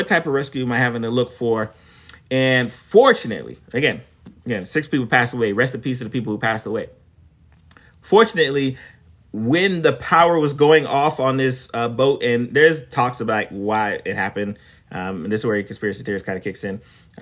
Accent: Florida, United States; And I'm from South Florida, so I'm not necessarily familiar with the Baltimore area.

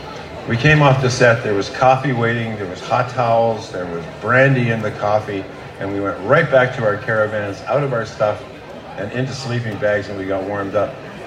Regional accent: Canada; And I'm Canadian, and we are tough as nails.

